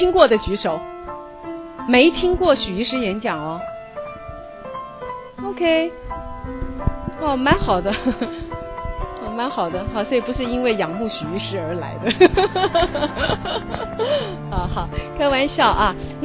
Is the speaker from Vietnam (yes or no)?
no; Taiwan; 那我是从台湾来的。